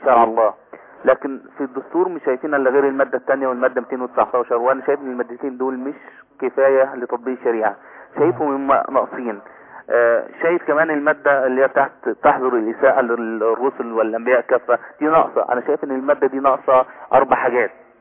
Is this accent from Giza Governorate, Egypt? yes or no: yes; Giza, Giza Governorate, Egypt; انا من الجيزه وكل اهالي الجيزه ان شاء الله